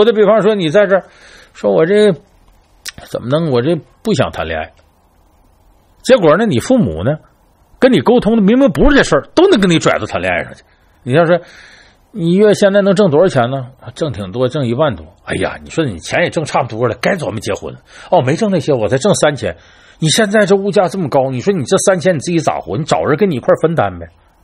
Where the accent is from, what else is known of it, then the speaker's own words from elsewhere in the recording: China; 同时反过来影响我们中国人说话